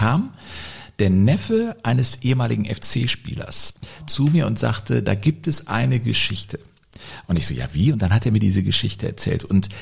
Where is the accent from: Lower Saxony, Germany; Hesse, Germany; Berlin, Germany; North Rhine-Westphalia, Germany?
North Rhine-Westphalia, Germany; Cologne; born there; Ich war natürlich immer schon als gebürtiger Kölner.